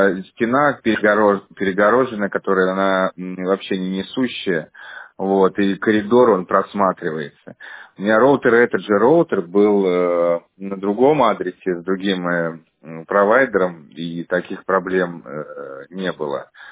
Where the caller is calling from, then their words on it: Shushary, Saint Petersburg, Russia; Здравствуйте. Я из Шушар